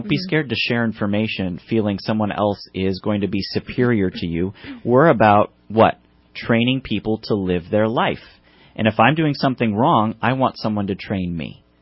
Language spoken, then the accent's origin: English; Wisconsin, United States; also born or lived in Spain; I was raised in Wisconsin, but born...